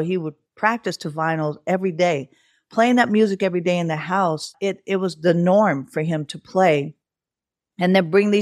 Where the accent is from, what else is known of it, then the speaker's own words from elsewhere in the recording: Oakland, California, United States; moved away as an adult; So I moved from Oakland, where I was born and raised.